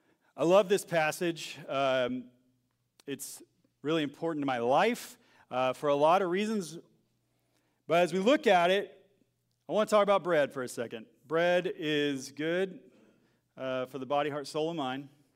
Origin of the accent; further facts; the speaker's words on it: Texas, United States; I grew up in Texas, and so like around Southern food cooking.